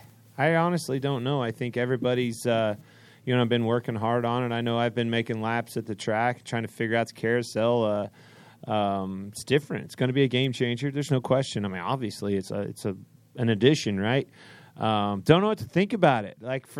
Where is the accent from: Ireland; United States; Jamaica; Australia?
United States; Kansas; I mean, I'm from Kansas, man. I'm from a little town in Kansas